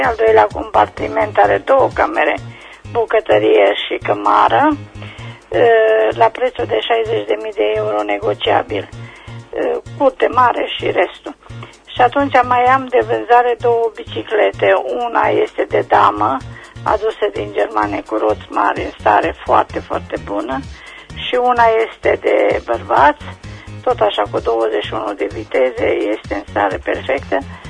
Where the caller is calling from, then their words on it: Oțelul Roșu, Galați County, Romania; din Oțelul Roșu.